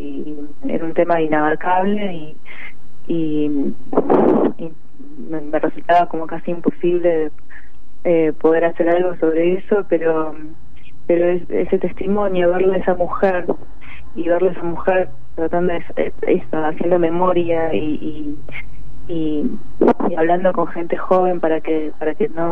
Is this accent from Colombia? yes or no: no; Buenos Aires, Argentina; born there; Yo, siendo hija de coreanos, pero bueno, nací acá en Buenos Aires